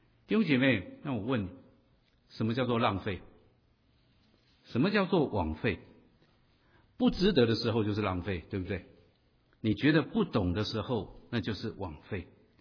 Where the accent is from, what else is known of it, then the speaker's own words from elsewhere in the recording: China; now in United States; 我们在美国生活，老中来到这里，基本上我很少碰到我们中国人